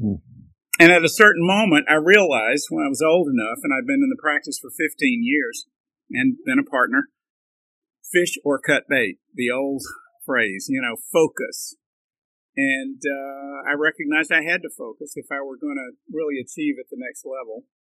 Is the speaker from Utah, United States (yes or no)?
no; Mississippi, United States; You can imagine, I was from Mississippi.